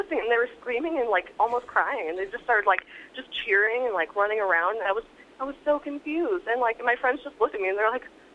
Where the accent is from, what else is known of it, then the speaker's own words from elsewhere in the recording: Indiana, United States; I'm 24, and I'm from Indiana.